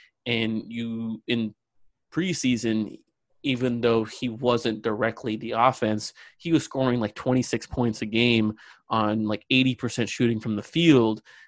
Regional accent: India; also born or lived in Australia; Well, yeah, I'm Indian. Fun fact, I lived in Australia for about 4 years when I was young.

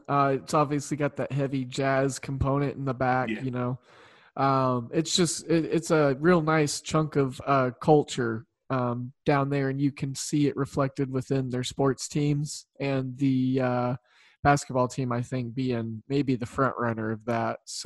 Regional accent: Oklahoma, United States; I grew up in Oklahoma. I'm an Oklahoma State fan.

